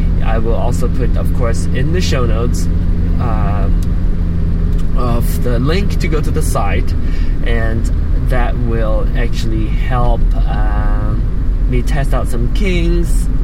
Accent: Penang, Malaysia; Hokkien is a Chinese dialect that is very popularly used in Penang, where I grew up, my hometown, Penang.

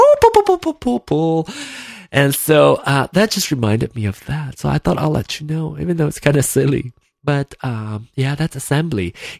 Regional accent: Malaysia; I'm from Malaysia. I grew up in Malaysia

